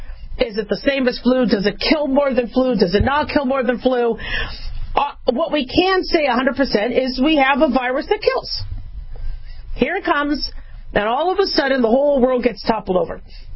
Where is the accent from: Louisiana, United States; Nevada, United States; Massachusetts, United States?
Nevada, United States; Las Vegas; also born or lived in California / Arizona; So, growing up in Nevada, growing up in Las Vegas, and I kind of grew up in California and Arizona because my folks moved a lot.